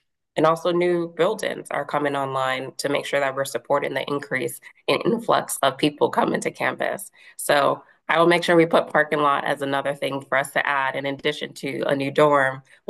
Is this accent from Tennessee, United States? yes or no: no; Boston, Massachusetts, United States; I am from Boston.